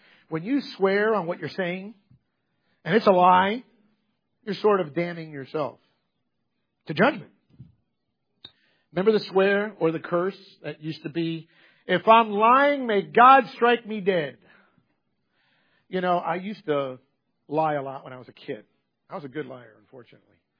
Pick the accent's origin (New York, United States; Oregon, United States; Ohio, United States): New York, United States; I'm from New York, but I don't have that accent.